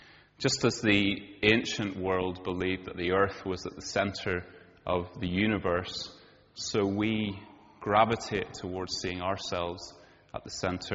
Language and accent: English; Northern Ireland, United Kingdom; now in Edinburgh, United Kingdom; lived in Edinburgh, the most beautiful place in the world, for the last 12. Originally, or did most of my growing up in Northern Ireland